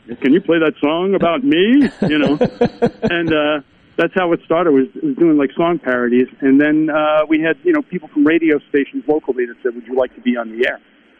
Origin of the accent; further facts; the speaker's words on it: New York, United States; But yeah, I grew up on Eastern Long Island. Folks know where that is, right off of New York. Actually, it's a very small town in Long Island.